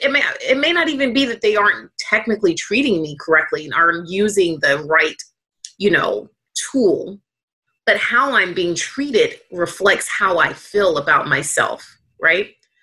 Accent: Atlanta, Georgia, United States; I mean, I grew up in Southwest Atlanta, and what I do have, the reason why I'm bringing that back up again is because where I grew up, the zip code I grew up in has more Black doctors per capita than anywhere else in the entire United States

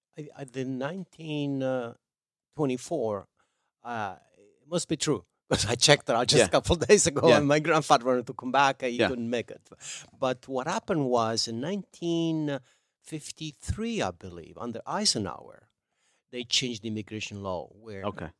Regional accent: Italy; In the mid-50s, Italy went through an incredible industrial revolution. Suddenly, in my hometown, things changed rapidly. We didn't have telephones. We didn't have running water.

